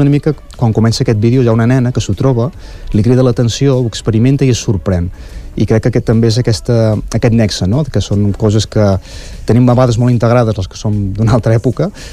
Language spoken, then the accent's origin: Catalan; Campdevànol, Catalonia, Spain; now in Olot, Spain; soc fill de Can de Bànol, però com molts saben, doncs, he estat fincat a Olot durant molts anys. Però tot i així, doncs, bé, he anat sempre mantinguent aquestes arrels ripollenques